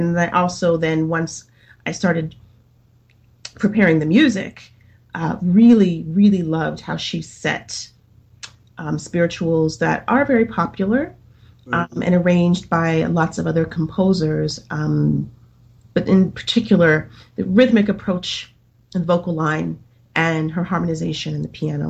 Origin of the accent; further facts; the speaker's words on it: Cincinnati, Ohio, United States; I'm from Cincinnati, Ohio